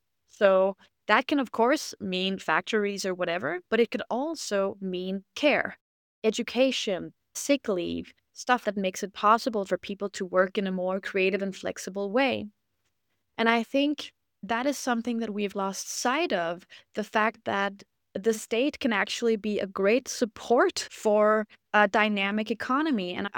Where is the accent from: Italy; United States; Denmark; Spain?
Denmark; I grew up in Denmark, where we have a lot of what you're describing there.